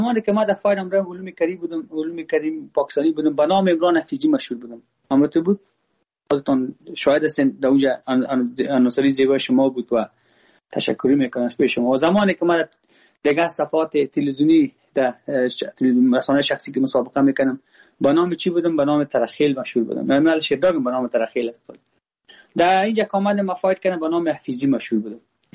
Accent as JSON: {"language": "Persian", "country": "Afghanistan", "said": "ما افغان هستم."}